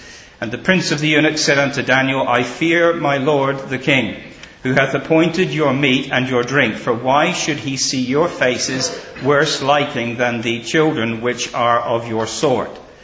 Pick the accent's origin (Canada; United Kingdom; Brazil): United Kingdom; England; I'm from England, but I'm not English, okay?